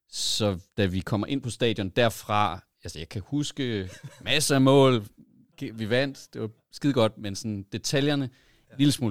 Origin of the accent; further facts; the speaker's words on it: Dronninglund, North Denmark Region, Denmark; Jeg voksede op i Dronninglund, så den ligger sådan lidt nord for Aalborg